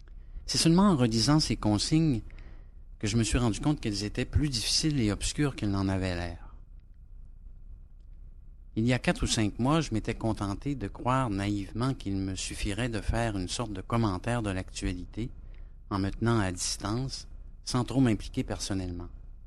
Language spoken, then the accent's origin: French; Quebec, Canada; born there; Moi, je suis né au Québec au milieu du siècle dernier, juste après la Deuxième Guerre, dans un petit village situé sur la rive nord du Saint-Laurent, à peu près à mi-chemin entre le village de Tadoussac, qui est à l'embouchure du Saguenay, et Baie-Comeau